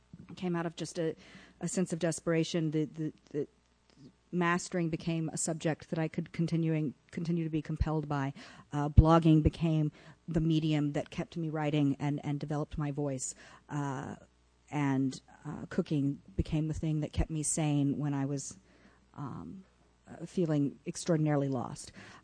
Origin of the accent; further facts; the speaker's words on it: Austin, Texas, United States; now in New York, United States; I moved to New York in 1995, and I grew up in Austin, Texas, in suburban, sort of a nice suburban part of Austin, and all of my meat came from supermarkets and was wrapped up in cellophane